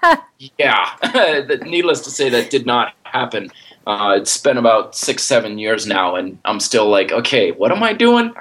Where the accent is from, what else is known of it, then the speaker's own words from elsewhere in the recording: Vermont, United States; I grew up in Vermont and never was much for like team sports.